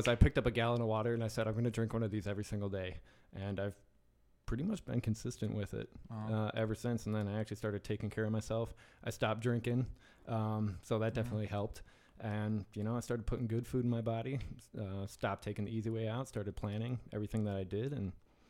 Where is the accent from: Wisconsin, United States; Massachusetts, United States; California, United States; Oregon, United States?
Wisconsin, United States; Amory; I mean, my hometown, and I love it because, you know, hometown roots, but about the most fitness I ever saw was 12-ounce curls.